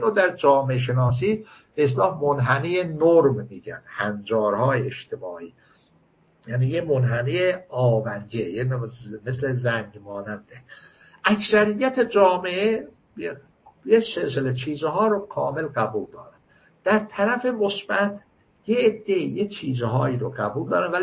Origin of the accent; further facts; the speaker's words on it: Iran; اروپای نیستم، من ایرانی هستم و کشورم رو دوست دارم همونطور که مادرم رو دوست داشتم